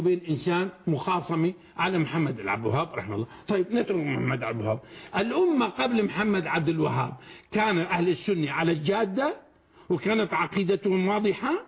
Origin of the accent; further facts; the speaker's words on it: Syria; أنا شامي ابن شامي،